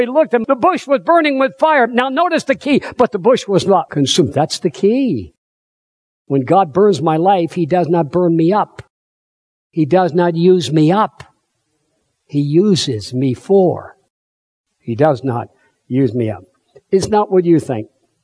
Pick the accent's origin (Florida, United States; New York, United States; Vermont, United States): Vermont, United States; born there; I was born in Vermont, so I can relate to this place.